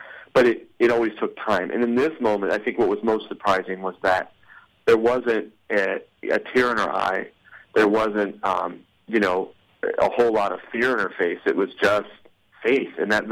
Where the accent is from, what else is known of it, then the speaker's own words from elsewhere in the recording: Arizona, United States; also born or lived in North Carolina; You know, so we were in North Carolina for about 4 years, and I'm from Arizona, Angela, and I met in Arizona